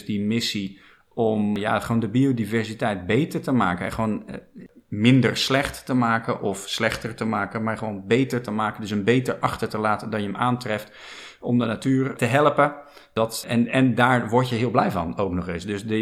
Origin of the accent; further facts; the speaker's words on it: Rotterdam, South Holland, Netherlands; Ik kom uit Rotterdam, een stad vroeger hard, kaal natuurlijk gebombardeerd, veel open plekken, winderig.